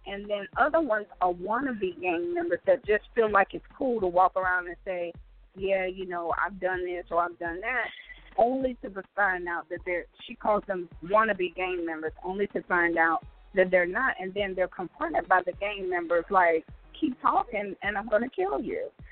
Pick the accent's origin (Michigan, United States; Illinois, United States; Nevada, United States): Michigan, United States; Detroit; You from? I'm from Detroit.